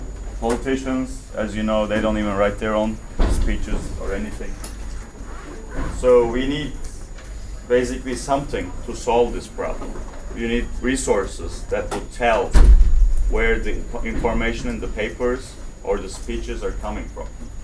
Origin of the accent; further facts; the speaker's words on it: Turkey; English is a second language; now in United States; I'm from Turkey, by the way, originally. I went to an American school in Turkey, and we were writing a paper on 1984.